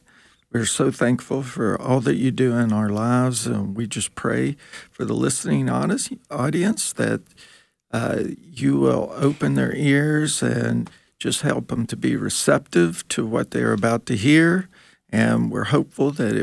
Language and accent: English; Houston, Texas, United States; I'm from Houston, Texas.